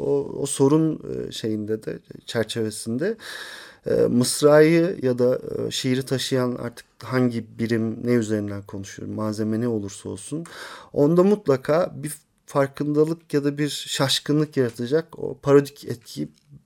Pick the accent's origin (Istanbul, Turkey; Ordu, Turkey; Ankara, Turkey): Istanbul, Turkey; born there; 1976 yılında İstanbul'da doğdum.